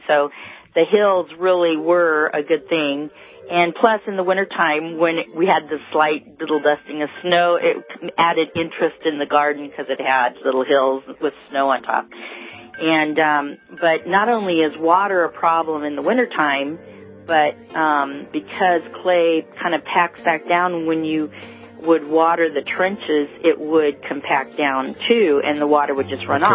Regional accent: Redlands, California, United States; Well, I'm from Redlands, California, and my garden up in Yucaipa, we had clay.

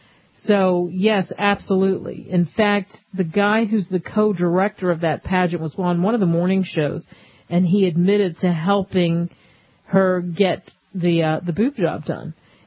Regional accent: New York, United States; also born or lived in Philadelphia, Pennsylvania; I grew up in New York, Philadelphia, so been to the Empire State Building.

